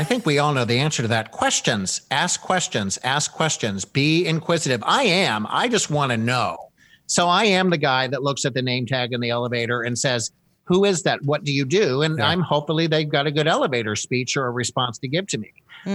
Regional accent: Midwest, United States; Erin and I are the same age. And we're from Midwestern college towns.

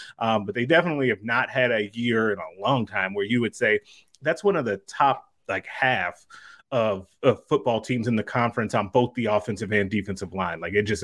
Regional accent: Illinois, United States; Even growing up in Illinois, they were talked about a ton, but I didn't really care one way or the other.

